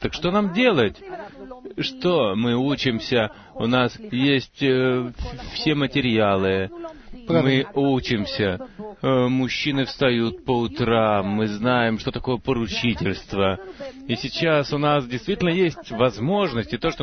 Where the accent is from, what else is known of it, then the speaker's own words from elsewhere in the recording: Beersheba, Southern District, Israel; из Бершевы.